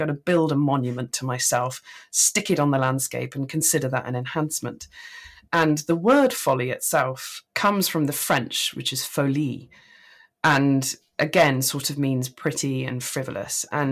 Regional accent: East of England, United Kingdom; But growing up in Norfolk

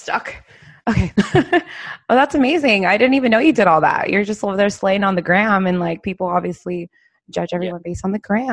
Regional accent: Queens, New York, United States; born there; Nice. Yeah, I was born in Queens, yeah.

